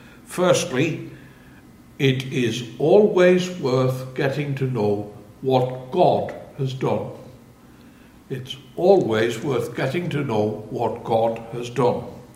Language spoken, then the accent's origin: English; Sunderland, North East England, United Kingdom; I come from Sunderland in the northeast of England. And if you're wondering at why my accent is rather strange for these parts, that is the reason why.